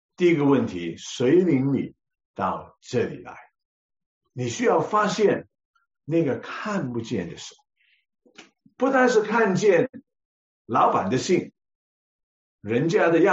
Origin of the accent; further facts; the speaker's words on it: Hong Kong; moved away as an adult; now in Canada; 我是在香港土生土长的，那生活的场景，31年在香港，32年在加拿大，很简单。32年在加拿大，一个叫沙城的地方，一个叫爱城的地方